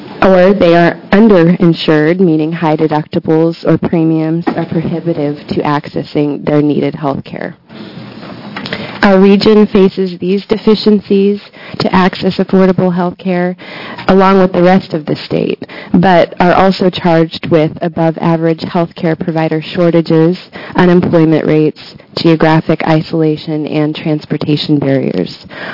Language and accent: English; La Grande, Oregon, United States; I am from LeGrand, Oregon, in the northeast corner of the state.